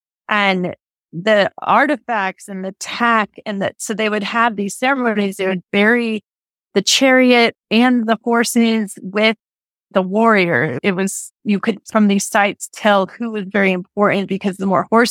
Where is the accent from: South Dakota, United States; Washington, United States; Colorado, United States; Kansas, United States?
Colorado, United States; I grew up in Colorado.